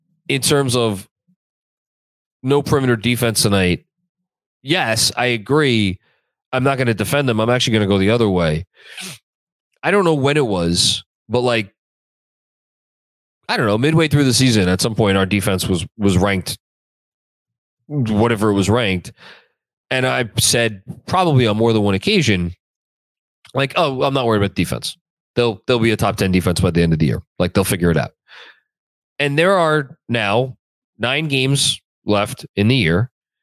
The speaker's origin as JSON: {"language": "English", "region": "Wisconsin", "country": "United States", "tie": "born there", "lives_now": "Queens, United States", "said": "I was born in Wisconsin and now a Queens gal."}